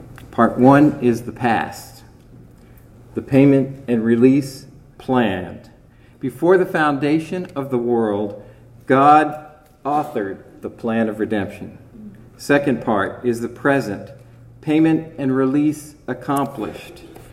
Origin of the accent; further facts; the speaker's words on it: Richmond, Virginia, United States; born there; because I was born in Richmond, Virginia, and she grew up in Southeast Asia.